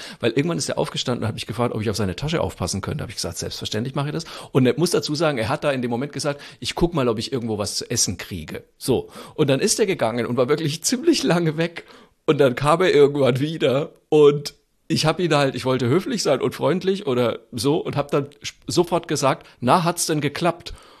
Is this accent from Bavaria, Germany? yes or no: yes; Bavaria, Germany; ich bin ja Franke